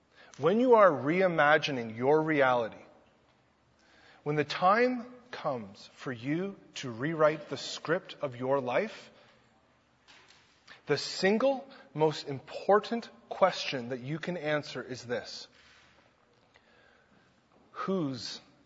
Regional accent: East Coast, United States; I'm from the East Coast. Is that an expression, kettle of fish?

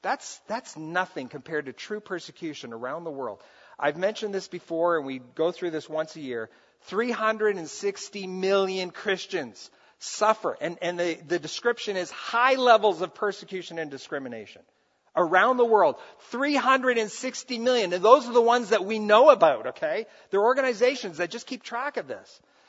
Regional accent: Brazil; And I grew up in Brazil where it happened. We saw stuff.

